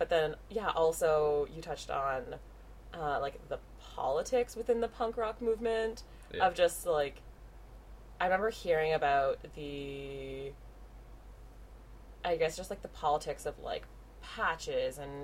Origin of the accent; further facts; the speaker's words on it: Ontario, Canada; definitely growing up in Southern Ontario, it's just like, oh